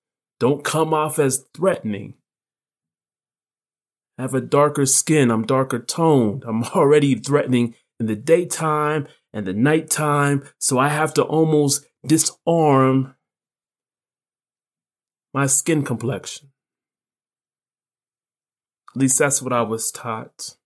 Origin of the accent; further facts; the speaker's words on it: United States; Growing up in America, my radar, when I get pulled over and it's by a white cop, it's there's tension, there's fear.